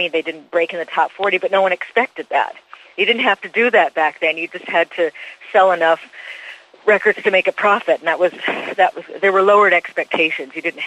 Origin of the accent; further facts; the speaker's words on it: Seattle, Washington, United States; I remember I'd go over to Europe and I'd say that I was from Seattle, Washington, and no one knew where it was.